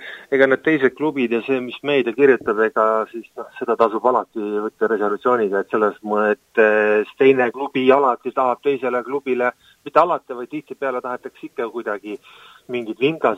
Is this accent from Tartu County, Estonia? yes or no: no; Saare County, Estonia; born or raised there